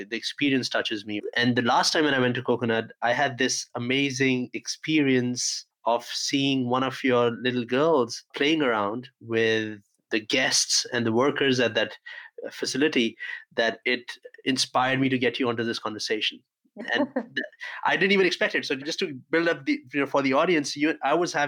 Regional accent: India; You know, I come from India, and we do have a lot of community living and experiences there, living in the neighborhood

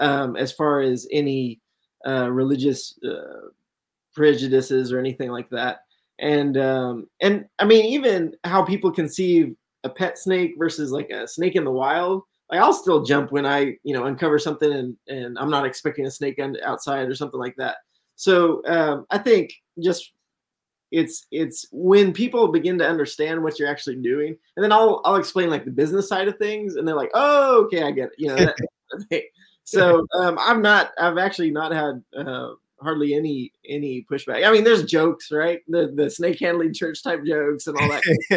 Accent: India; born there; I'm half Indian, so I was born in India

